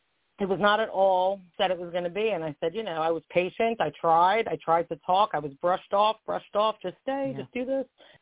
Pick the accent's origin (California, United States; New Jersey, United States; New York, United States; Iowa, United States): New Jersey, United States; Hoboken; I have six sisters. I grew up in Hoboken, New Jersey.